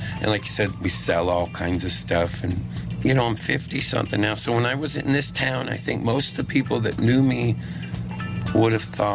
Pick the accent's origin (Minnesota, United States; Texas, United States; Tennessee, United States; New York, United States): Texas, United States; So I came from Texas, where they're into words.